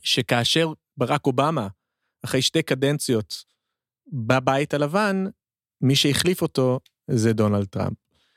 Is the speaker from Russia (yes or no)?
no; United States; Hebrew is a second language; אני חוויתי, אפשר להגיד, כאמריקאי בארצות הברית